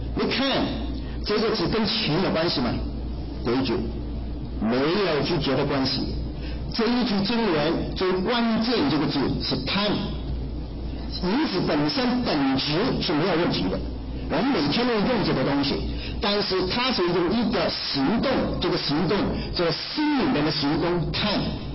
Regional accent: Hong Kong; 我大概8岁的时候啊，1969年，当时呢，我是出生长大在香港的，香港是英国殖民地。

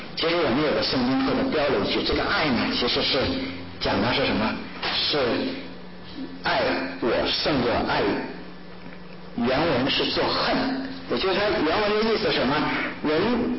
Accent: China; 你像我们这族，我们是中国人，我们喜欢吃什么？

